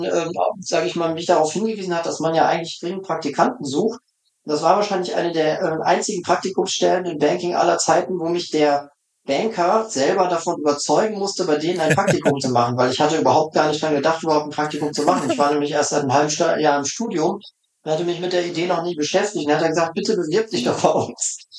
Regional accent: Münster, North Rhine-Westphalia, Germany; born there; now in Munich, Germany; Also ich bin gebürtiger Münsteraner, Münster in Westfalen. Ich sage immer gerne hochdeutscher Gürtel, also ich habe keinerlei Dialekt, obwohl ich in München wohne.

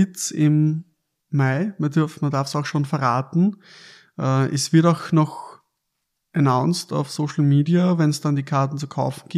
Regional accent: Mank, Lower Austria, Austria; Wir sind in meiner Heimatstadt Mank.

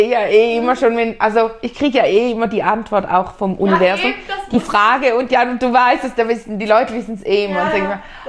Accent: Switzerland; Also das war bei uns in der Schweiz die Regel, entweder so, dann mit Maske oder ganz weit entfernt.

